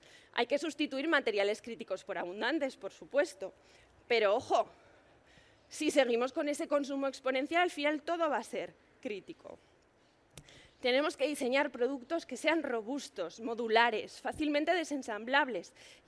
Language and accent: Spanish; Zaragoza, Aragon, Spain; Yo, como digo, vengo de Zaragoza.